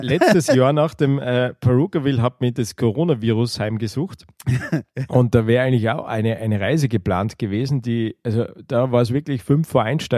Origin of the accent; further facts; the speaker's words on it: Austria; wir sind aus Österreich, unschwer zu überhören.